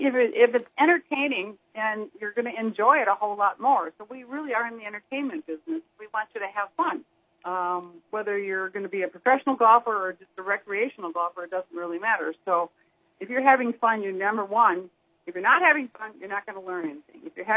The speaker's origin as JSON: {"language": "English", "town": "Minneapolis", "region": "Minnesota", "country": "United States", "said": "Well, I started playing, I came from Minneapolis, Minnesota, and my father built a little golf course, a big old golf course around the house."}